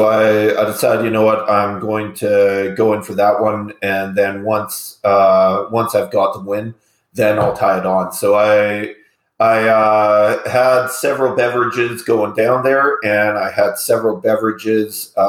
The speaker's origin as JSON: {"language": "English", "country": "Canada", "said": "as a Canadian"}